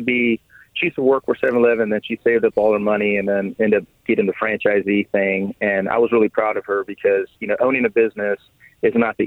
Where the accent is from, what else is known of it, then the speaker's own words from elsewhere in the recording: Edinburg, Texas, United States; also born or lived in Austin; I'm from Austin. I was born in Austin, but I was raised in the Rio Grande Valley down in Edinburgh, Texas.